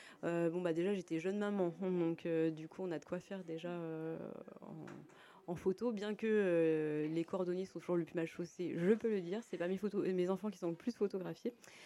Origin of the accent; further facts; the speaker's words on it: Normandy, France; je dis toujours que je suis normande. Par contre, c'est vrai, quand je suis en Normandie, je dis que je suis charavinoise, en fait. C'est vraiment les deux, j'allais dire les deux pays, pas du tout, les deux régions qui sont dans mon cœur.